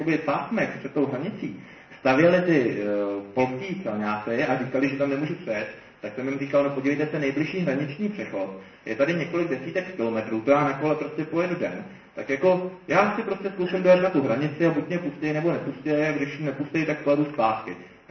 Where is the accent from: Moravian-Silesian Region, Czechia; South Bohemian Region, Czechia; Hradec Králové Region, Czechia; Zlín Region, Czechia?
Hradec Králové Region, Czechia; Náchod; jsem z Náchoda, polsky jsem se dobrovolně naučil, protože to považuji za užitečný